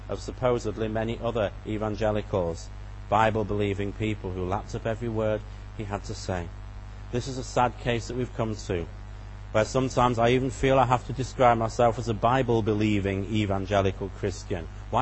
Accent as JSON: {"language": "English", "region": "England", "country": "United Kingdom", "tie": "born or raised there", "also_born_or_lived": "Wales", "said": "I am an Englishman originally. I was born in England, brought up in England, but then lived for many years in Wales."}